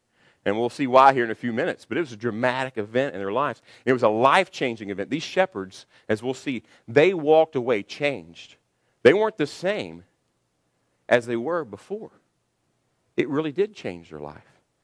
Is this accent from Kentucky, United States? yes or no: yes; Kentucky, United States; And I grew up in Kentucky, and we didn't have a graduation party until we graduated from high school.